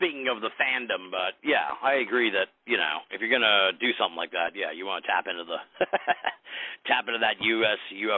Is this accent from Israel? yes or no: no; United States; But to me, I guess just from my perspective as an American, it's just so bizarre.